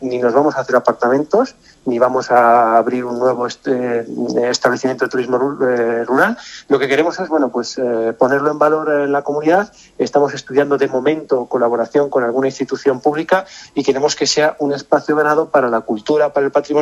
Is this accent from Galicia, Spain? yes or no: yes; Vilalba, Galicia, Spain; yo soy de Villalba, de Villalba, de una aldea